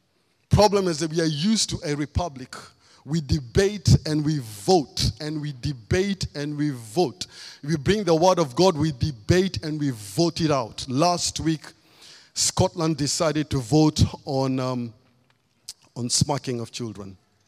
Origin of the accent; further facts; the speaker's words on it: Kenya; now in United Kingdom; You see, I come from Kenya. In Kenya, we were colonized by the British.